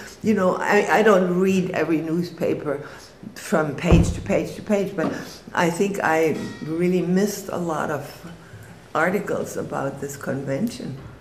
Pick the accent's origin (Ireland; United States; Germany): Germany; I grew up in Germany